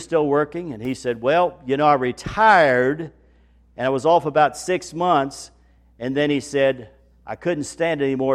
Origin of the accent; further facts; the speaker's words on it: West Virginia, United States; since I'm from West Virginia, there is no such thing as a G at the end of these participles, okay?